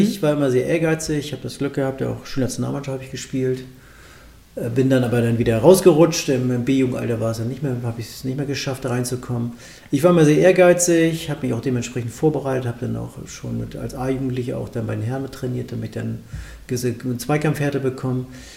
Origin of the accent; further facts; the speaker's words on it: Melzdorf, Schleswig-Holstein, Germany; ich bin auf dem Dorf aufgewachsen. Mein Ort heißt Melzdorf, das ist kurz vor Kiel.